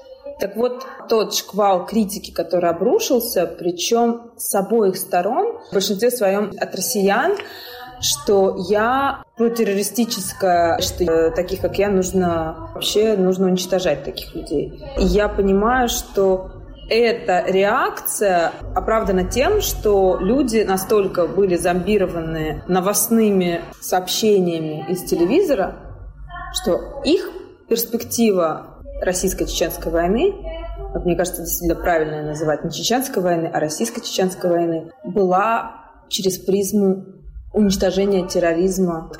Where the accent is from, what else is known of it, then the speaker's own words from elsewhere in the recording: Ukraine; born there; also born or lived in Chechnya; я родилась в Украине, это моя родина.